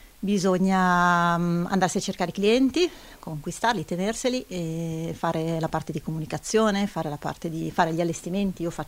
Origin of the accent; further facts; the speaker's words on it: Piedmont, Italy; now in Milan, Italy; Sono piemontese. Sì, abito qua, ho studiato a Milano e sono venuta a vivere a Milano.